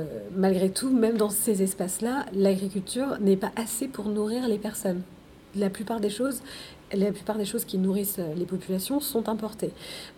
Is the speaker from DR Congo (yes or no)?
no; Guadeloupe, France; pour moi en Guadeloupe, parce que je suis guadeloupéenne